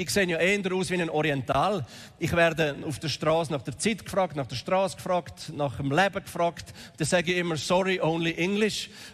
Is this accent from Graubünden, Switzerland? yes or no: yes; Graubünden, Switzerland; Ich bin ja im Engadin aufgewachsen und das sind alles ein bisschen spezielle Leute, die Bergler. Wir sind alle ja Bergler als Schweizer.